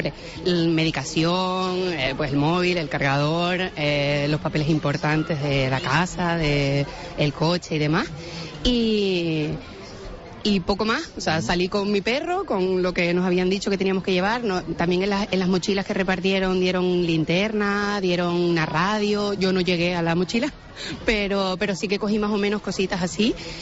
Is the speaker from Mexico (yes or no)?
no; Garachico, Canary Islands, Spain; de Tenerife, pero a ver, como garachiquense no te puedo decir otra cosa que estoy muy orgullosa de mi pueblo.